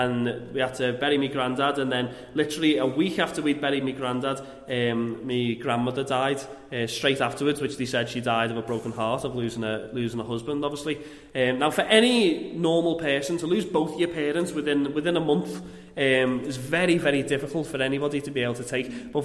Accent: Liverpool, North West England, United Kingdom; moved away as an adult; I'm 28 years old. I am originally from Liverpool. I've been living over here for nearly 4 years now. I've been living over here.

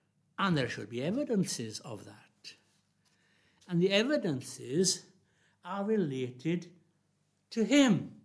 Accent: Wales, United Kingdom; growing up in South Wales in a little chapel and going to Sunday school till I was about 11 or so and then forsaking the whole thing

